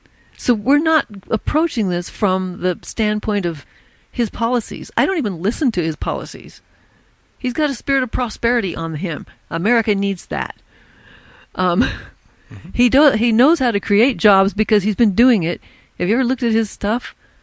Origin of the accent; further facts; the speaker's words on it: Oregon, United States; See, that just blows my mind because I was raised in Oregon.